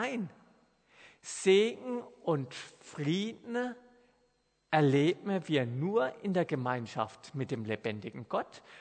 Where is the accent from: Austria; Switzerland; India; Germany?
Switzerland; Weil wir als Schweizer sind ein freies Volk von freien Bürgern.